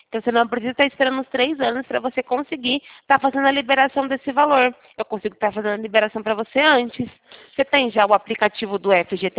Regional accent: Campinas, São Paulo, Brazil; Eu sou aqui, na verdade, de Campinas, interior de São

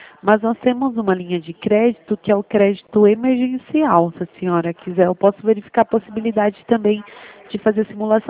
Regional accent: Itu, São Paulo, Brazil; Na verdade, eu sou daqui de Itu.

